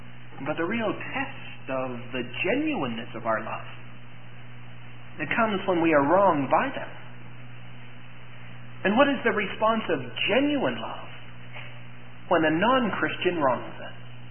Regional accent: Scotland, United Kingdom; and so I'm not knocking Scotch people, and I know that that's true of many of us as Scottish people.

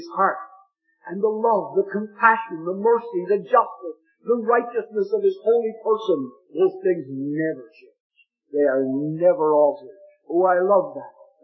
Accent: Canada; born there; I'm not a Canadian anymore, but I was born one, and I guess that's maybe good enough.

